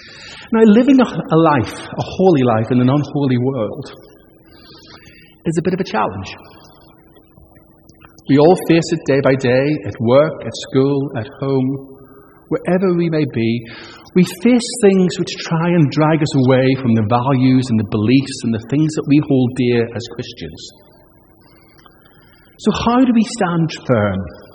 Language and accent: English; Northern Ireland, United Kingdom; Actually, when I grew up in Northern Ireland, you know, in the midst of all the trouble